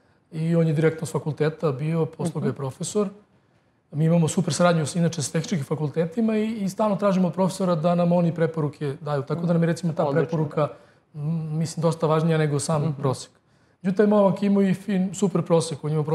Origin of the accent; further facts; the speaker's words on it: Serbia; valjda mi iz Srbije smo na svašta navikli